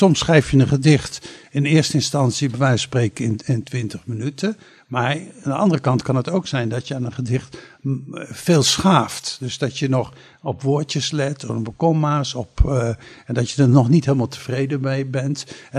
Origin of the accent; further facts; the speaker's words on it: Utrecht, Netherlands; born there; now in Capelle aan de IJssel, Netherlands; ik ben een man van inmiddels 71 jaar. Geboren in Utrecht. Ik woon sinds 25 jaar nu in Capelle aan de IJssel. Heb in Rotterdam gewerkt. Heb ook in Utrecht gewerkt.